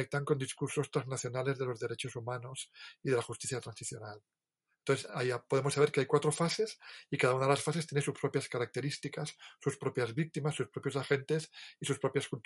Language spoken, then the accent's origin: Spanish; Castile and León, Spain; En mi pueblo, es un pueblo de Ávila